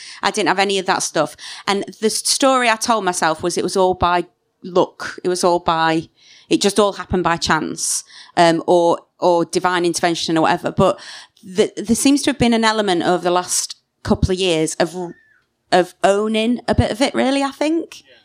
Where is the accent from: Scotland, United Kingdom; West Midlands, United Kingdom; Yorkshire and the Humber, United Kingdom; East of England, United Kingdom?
Yorkshire and the Humber, United Kingdom; Sheffield; So I'm from Sheffield originally. Work very solidly working class family.